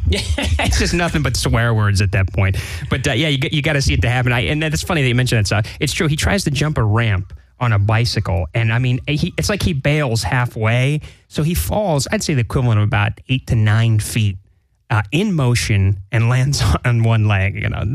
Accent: Florida, United States; I grew up in South Florida.

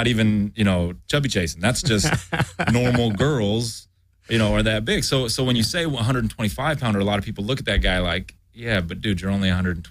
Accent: United States; I'm obviously American

